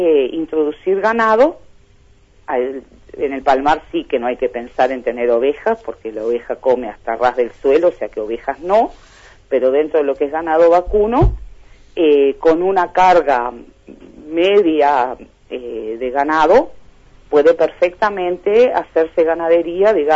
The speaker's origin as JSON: {"language": "Spanish", "country": "Uruguay"}